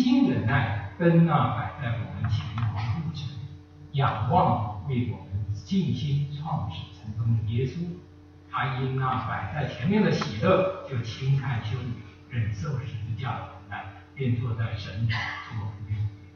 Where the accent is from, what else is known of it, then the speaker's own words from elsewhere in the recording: Taipei, Taiwan; now in United States; 我记得我当初来到美国之后，我从台北来到美国，我大概过了四年多之后，我第一次回去，回去之后家完全不一样